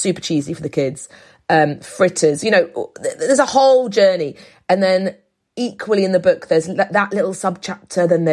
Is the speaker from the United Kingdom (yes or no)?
yes; England, United Kingdom; born there; I don't feel like I'm mainland Greek, but people want to say you're Greek Cypriot. It comes from the fact that I was born in England. It comes from the fact that I'm married to an Irish English man.